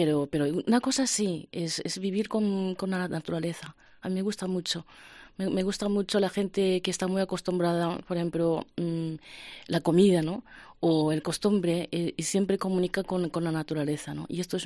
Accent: Japan; moved away as an adult; also born or lived in Germany; now in Santiago de Compostela, Spain; Soy japonesa.

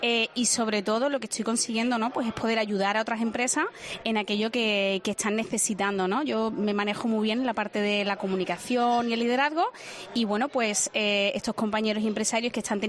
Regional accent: Andalusia, Spain; now in Cáceres, Spain; Para mí, que soy andaluza y que acabo de aterrizar en Cáceres

